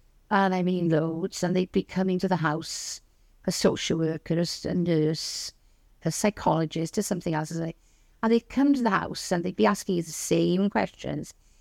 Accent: Wales, United Kingdom; also born or lived in Cardiff; I was born and bred in West Wales, actually where I live now is about 5 minutes from where I was brought up, in Sandyfyrio. I moved to Cardiff to do some work, and then, was there for, I had my two children and came back here with the whole family

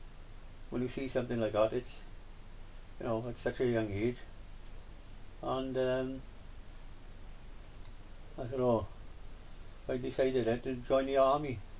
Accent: Bargoed, Wales, United Kingdom; also born or lived in Pentoyn; I was born in a little village further up the Rhymney Valley called Pentoyn. And I was 4 or 5 months old when we moved from there. It was after the war, Bargoed, where they built a new housing estate of steel houses.

